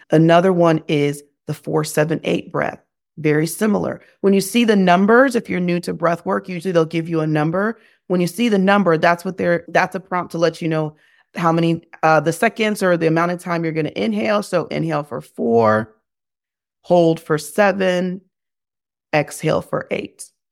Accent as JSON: {"language": "English", "country": "Germany", "tie": "born or raised there", "said": "me, I grew up in Germany, so I spent a lot of time outside."}